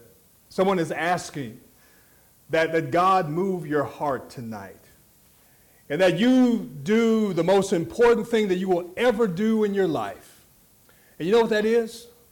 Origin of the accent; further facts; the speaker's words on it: Denver, Colorado, United States; also born or lived in Dallas; I was born in Dallas, but raised in Denver, Colorado. So technically, I am a Yankee preacher.